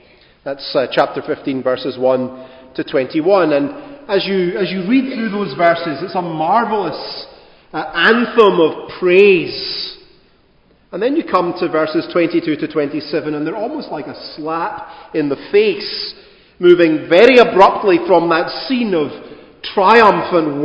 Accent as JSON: {"language": "English", "region": "Scotland", "country": "United Kingdom", "said": "Being Scottish, it's really a natural and national characteristic that we respond to people's optimistic solutions to our problems with the answer yes but."}